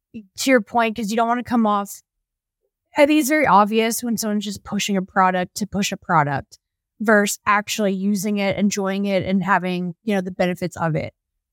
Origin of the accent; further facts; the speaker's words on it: Louisville, Kentucky, United States; also born or lived in Lexington; I was born in Lexington, grew up in Louisville, and had a pretty solid childhood growing up.